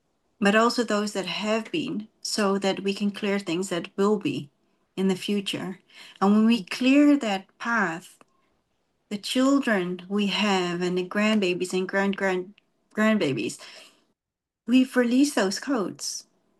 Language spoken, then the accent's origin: English; New Zealand; moved away; Where I grew up in New Zealand, it was more than normal too.